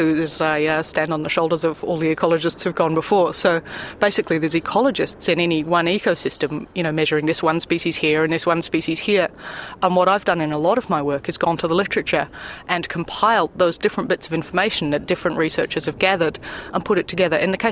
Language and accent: English; New Zealand; I'm from New Zealand